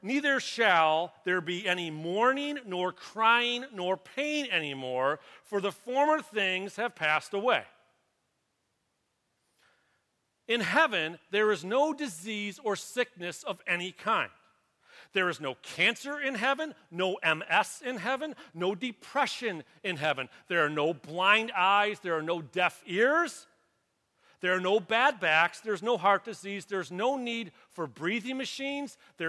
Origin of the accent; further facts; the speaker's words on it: Michigan, United States; I was born and raised in the Catholic Church, grew up here on the east side, made my confirmation, and everything, St. Ronald's Church on 15 Mile by Garfield.